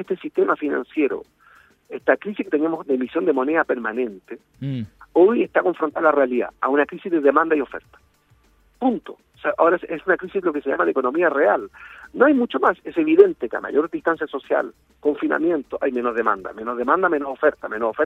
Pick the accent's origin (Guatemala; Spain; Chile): Chile; como yo soy chileno y debo respeto al gobierno que eligieron los compatriotas en contra de mí